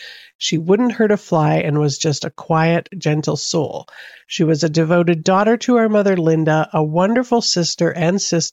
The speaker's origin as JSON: {"language": "English", "country": "Canada", "said": "am I the only one that, being Canadian, which is part of the British Commonwealth, did not realize that their road signs are in miles per hour"}